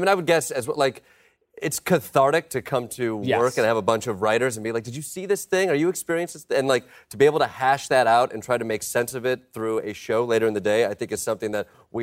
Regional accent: Kalamazoo, Michigan, United States; moved away as an adult; now in Chicago, United States; I grew up in Kalamazoo, went to college there as well, and kind of got the improv bug. And so around 2000, 2001, I made my way over to Chicago.

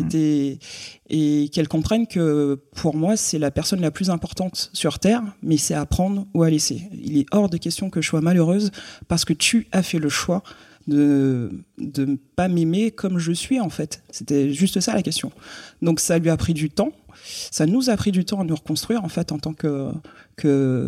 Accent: Guadeloupe; moved away as an adult; Donc j'ai quitté la Guadeloupe à 18 ans.

